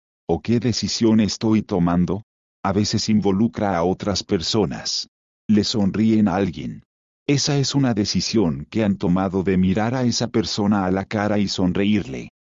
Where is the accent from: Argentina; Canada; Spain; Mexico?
Canada; Yo también experimenté eso cuando crecí en Canadá. Hay un par de cosas que hacen como canadiense.